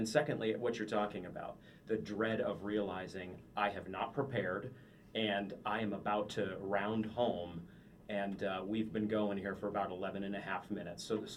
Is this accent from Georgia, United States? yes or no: no; Maine, United States; And growing up in Maine, another fishing culture, probably 10 or 15 guys out of my high school graduating class are in some way fishing for a living.